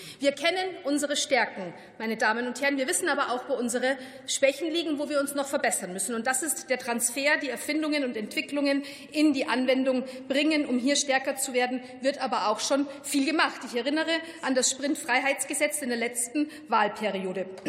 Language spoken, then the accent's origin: German; Regensburg, Bavaria, Germany; in meiner Heimatstadt Regensburg